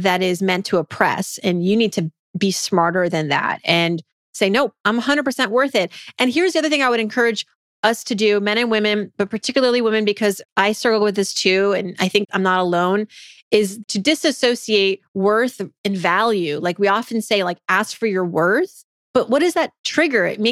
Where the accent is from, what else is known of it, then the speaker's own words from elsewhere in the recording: Worcester, Massachusetts, United States; I grew up in Worcester, Massachusetts for part of my childhood, which in the 80s, the New York Times called it nobody's first choice.